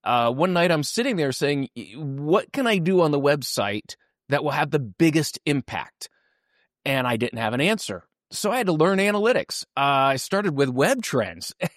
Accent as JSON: {"language": "English", "region": "Midwest", "country": "United States", "said": "primarily I'm from the Midwest. And so everywhere you look, it's B2B."}